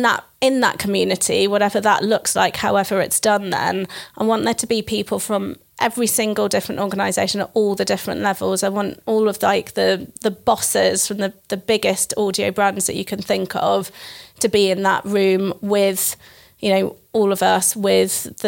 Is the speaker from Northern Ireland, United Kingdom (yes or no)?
no; Manchester, North West England, United Kingdom; now in London, United Kingdom; I'm from Manchester and I moved to London for the job. And then I've stayed here ever since. It's very much my home.